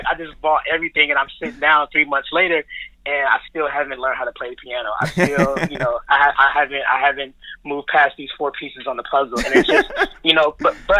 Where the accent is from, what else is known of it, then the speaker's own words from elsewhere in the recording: Los Angeles, California, United States; Man, so I'm born and raised in South Central / Inglewood, Los Angeles, California. I grew up on a couple of different blocks, 99th and Prairie in Inglewood, Sanella and La Brea in Inglewood, Florence and Normandy in South Central.